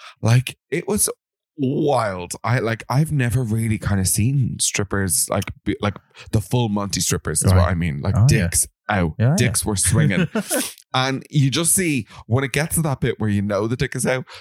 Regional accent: Ireland; To be honest, I was like, well, they do it better than us, bitch. We're Irish.

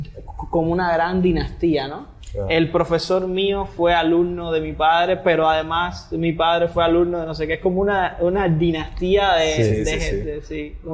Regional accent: Havana, Cuba; now in Holbox, Mexico; A ver, yo vengo de Cuba, de La Habana, Cuba. Llegué a México hace 5 años por mi relación sentimental.

